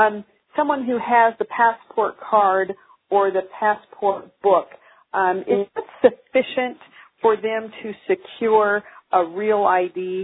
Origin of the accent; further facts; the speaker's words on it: Minnesota, United States; as you know, I'm from Minnesota, one of those non-compliant states.